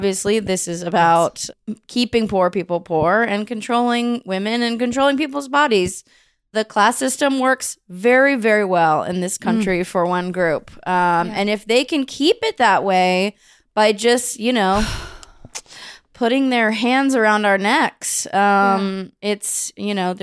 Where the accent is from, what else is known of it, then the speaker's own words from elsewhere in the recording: California, United States; So I was Baptist, but it's interesting because I grew up in the Bay Area.